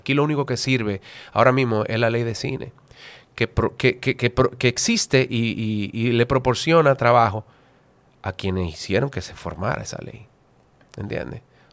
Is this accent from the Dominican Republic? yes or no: yes; Dominican Republic; como todos los dominicanos, porque soy muy dominicano, claro.